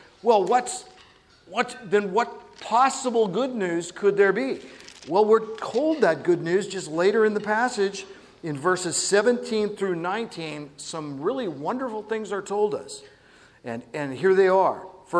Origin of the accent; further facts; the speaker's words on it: Oregon, United States; Hey, I'm from Oregon, and I thought that salmon was terrific.